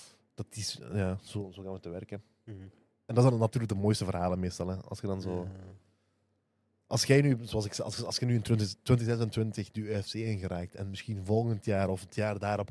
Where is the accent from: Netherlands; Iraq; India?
Netherlands; Limburg; now in Belgium; We zijn alle drie islamitisch, alhamdulillah. We zijn alle drie van Limburg. We zijn migranten of immigranten